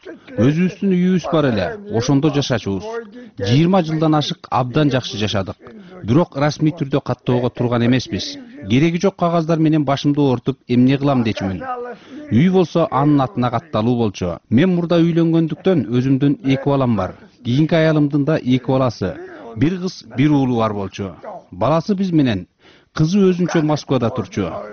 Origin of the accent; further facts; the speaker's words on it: Ananyevo, Issyk-Kul Region, Kyrgyzstan; 1941 жылы мен 19 жашта элем. Ананева айылында туулуп өскөм.